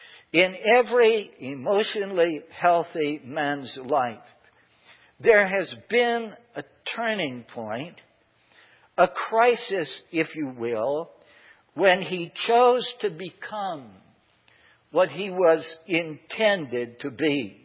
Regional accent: McKeesport, Pennsylvania, United States; Some of you know that I grew up in McKeesport.

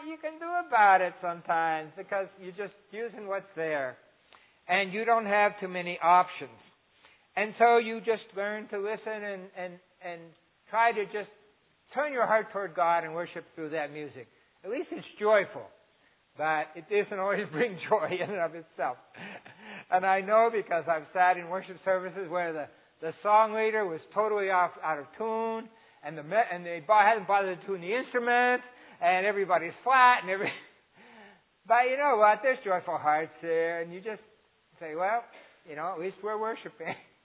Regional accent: Erie, Pennsylvania, United States; also born or lived in Corry; I grew up in Erie, spent some time in Corey.

